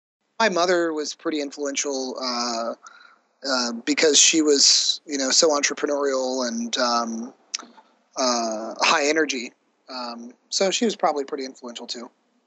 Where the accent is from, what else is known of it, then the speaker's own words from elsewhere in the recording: Morgan Hill, California, United States; now in Mission Hills, United States; But I grew up in the Bay Area, Morgan Hill, actually, which was really rural when I grew up there, and now is basically a suburb of San Jose.